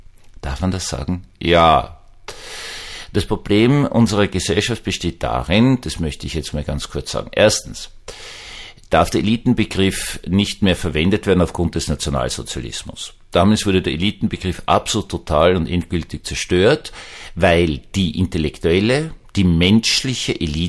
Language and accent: German; Austria; jetzt darf ich als Österreicher sprechen